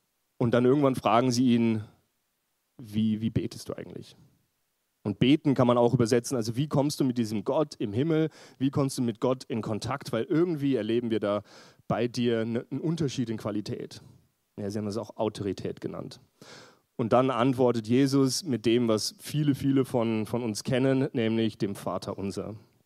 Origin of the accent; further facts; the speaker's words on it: Linz, Upper Austria, Austria; also born or lived in Vienna; ihr habt es eh schon gehört, bin Psychologe, bin aus Linz, war aber vorher in Wien.